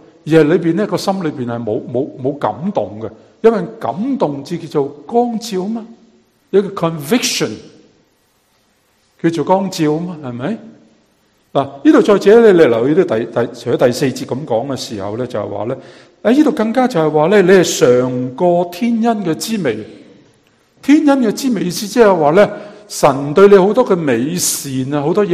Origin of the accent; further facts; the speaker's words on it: Canada; 这个呢不是我们加拿大人说 How are you? Good!